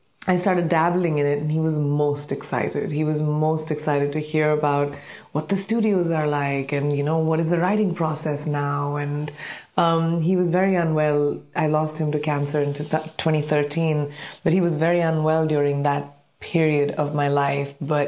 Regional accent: Jharkhand, India; born there; I was born in Jharkhand, India, and both my parents were doctors in the military.

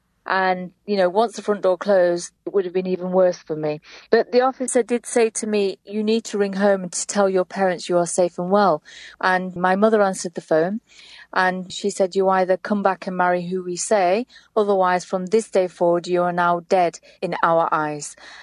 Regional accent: England, United Kingdom; I was born in England and I went to school here in Britain. I am one of seven sisters

